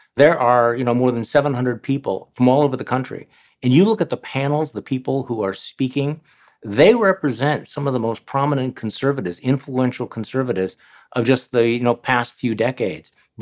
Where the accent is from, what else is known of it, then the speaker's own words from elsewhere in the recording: Wisconsin, United States; In my home state, one of the brightest young rising stars in the Republican Party was Congressman Mike Gallagher.